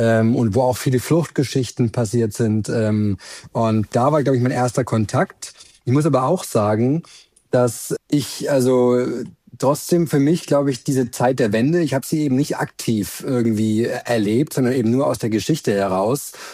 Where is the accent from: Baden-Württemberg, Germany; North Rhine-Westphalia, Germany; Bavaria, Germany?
Bavaria, Germany; Coburg; Ich komme aus Bayern, aus dem Norden von Bayern, aus Franken, aus Coburg, um genau zu sein. Das ist genau an der Grenze zu Thüringen, also auch die ehemalige Grenzregion, eine ganz spannende Gegend, auch historisch, geografisch.